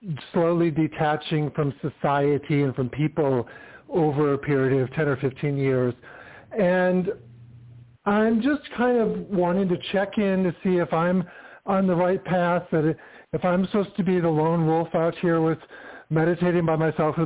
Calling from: California, United States; I'm in California.

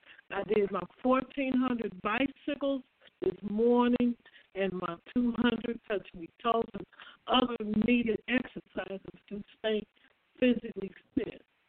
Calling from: Detroit, Michigan, United States; I'm calling from Detroit, Michigan.

